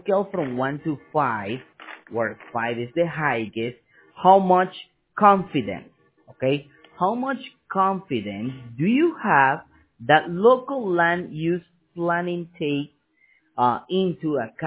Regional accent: Dallas, Texas, United States; born there; Like I said, I was born in Dallas, Texas, but my mom is from Mexico and my dad from Colombia. So that's why we speak three languages at home.

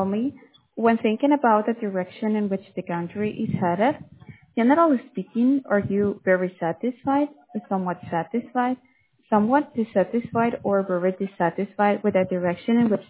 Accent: Miami, Florida, United States; From Miami, Florida, sir.

